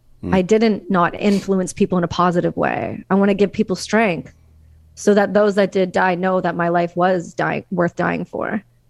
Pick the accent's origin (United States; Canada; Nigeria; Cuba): Canada; Our rights as Canadian citizens, my right as a Canadian citizen, my son's right as a Canadian citizen, my husband's right.